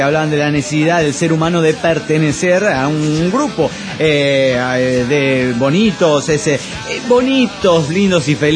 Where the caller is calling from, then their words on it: Medellín, Antioquia, Colombia; de Medellín, Colombia.